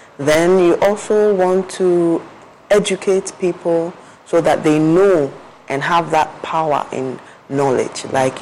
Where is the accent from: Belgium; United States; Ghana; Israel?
Ghana; For we as a Ghanaian community, sometimes the decision to go to the hospital to see your healthcare provider is modulated by quite a few factors.